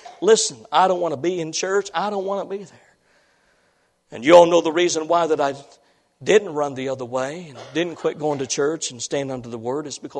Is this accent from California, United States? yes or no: no; Illinois, United States; When I was growing up in the little church where I grew up in Illinois